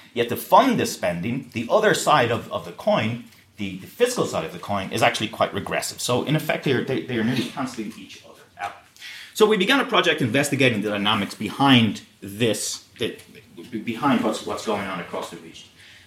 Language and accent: English; Ireland; now in Oxford, United Kingdom; So some of you may have guessed by my accent that I'm not actually British. Maybe you haven't, but I'm not British. I'm Irish. But I live in the UK. When I moved to the UK, when I first moved to Oxford